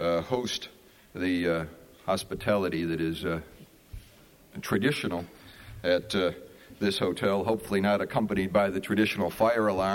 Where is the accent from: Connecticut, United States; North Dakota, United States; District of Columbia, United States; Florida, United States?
District of Columbia, United States; Washington; You know, as you know, I'm from Washington